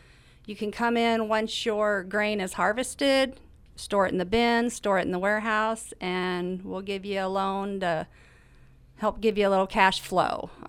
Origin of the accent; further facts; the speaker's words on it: Carthage, Illinois, United States; I am from the Carthage area.